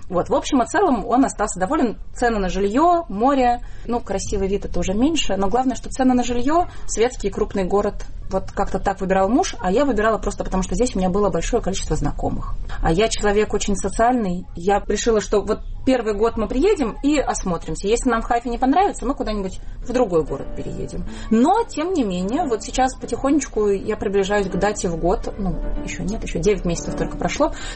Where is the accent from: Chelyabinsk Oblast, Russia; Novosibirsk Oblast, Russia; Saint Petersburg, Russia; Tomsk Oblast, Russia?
Saint Petersburg, Russia; now in Israel; Москвичи меня почему-то все окрестили москвичкой, хотя я очень горжусь, что я из Петербурга, со своими замашками.